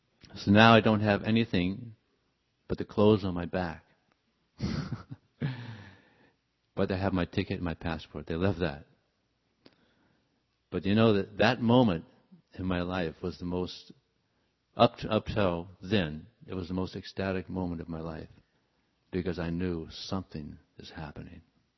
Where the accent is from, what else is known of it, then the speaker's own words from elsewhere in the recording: Los Angeles, California, United States; I grew up here in Los Angeles, and I was your average young nonsense, malecha, rascal, L.A. kid doing all nonsense.